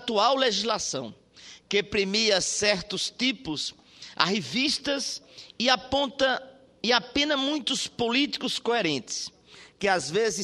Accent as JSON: {"language": "Portuguese", "region": "Paraíba", "country": "Brazil", "said": "Estava aqui rememorando a importância de João Claudino para Paraíba. Os seus feitos, o seu amor à minha terra, em 4 cantos do sertão do meu estado"}